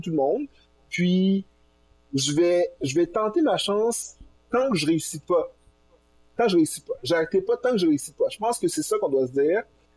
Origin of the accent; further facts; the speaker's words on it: Granby, Quebec, Canada; je viens de Granby, je viens d'une ville qui avait à l'époque 95% de population blanc francophone.